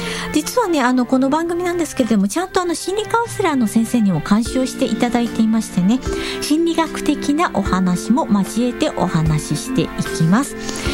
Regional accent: Kanagawa, Japan; 私は神奈川県出身で、現在はラジオパーソナリティとしてコミュニティ FM 局でも番組を担当させていただいておりまして

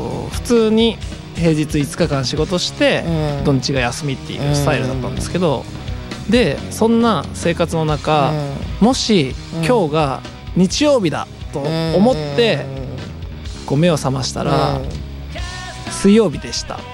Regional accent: Nagoya, Aichi, Japan; 僕はもともと地元名古屋で、名古屋でバンドをやってたんですけど

